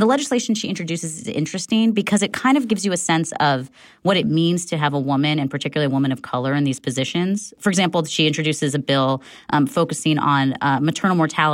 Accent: California, United States; I have to say, as a Californian, when I was listening to the attacks on the campaign trail, I kind of had to laugh

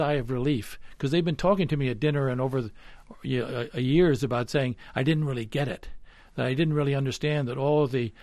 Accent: Bronxville, New York, United States; When I was growing up in Bronxville, there was no coffee shops, and there was no coffee.

